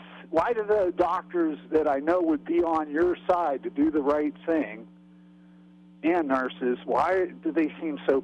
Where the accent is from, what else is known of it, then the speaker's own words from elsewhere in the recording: California, United States; I'm from the area here, Humboldt, Northern Mendo.